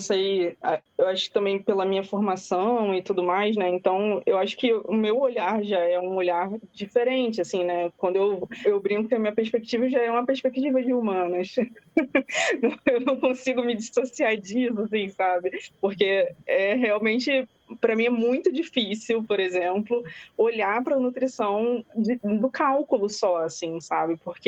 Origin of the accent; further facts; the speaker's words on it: Rio de Janeiro, Brazil; eu sou do Rio de Janeiro, então como que a gente faz para sobreviver aqui